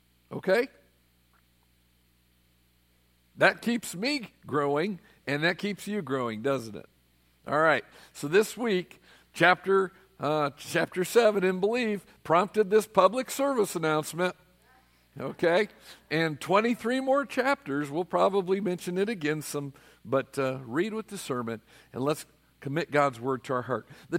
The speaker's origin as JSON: {"language": "English", "region": "Colorado", "country": "United States", "tie": "born or raised there", "said": "for 10 years of my life, I grew up in the state of Colorado before marijuana, all right? I grew up in Colorado."}